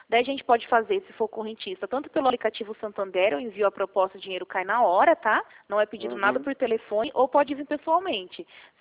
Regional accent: Rio Claro, São Paulo, Brazil; eu sou daqui de Rio Claro mesmo, tá bom?

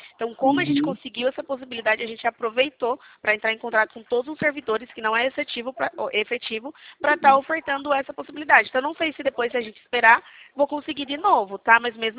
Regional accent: Araras, São Paulo, Brazil; Eu sou de Araras, é São Paulo, nosso estado.

